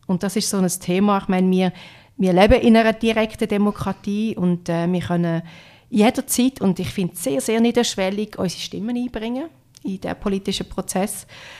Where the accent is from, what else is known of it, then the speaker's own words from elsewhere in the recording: Aargau, Switzerland; also born or lived in Ennepetal, Germany; aufgewachsen in den ersten Lebensjahren in Deutschland, im Bundesland Nordrhein-Westfalen, in einer Stadt, wo man Ennepetal nennt. Und bin dann aber später in meiner Kindheit und Jugend in die Schweiz gezogen, bin im Kanton Aargau